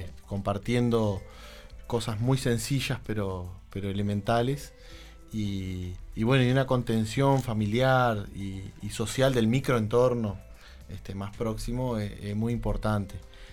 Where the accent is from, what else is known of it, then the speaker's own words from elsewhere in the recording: Salto, Uruguay; desde adolescente estuve frecuentando radios allá en Salto, donde yo nací, y me encantaba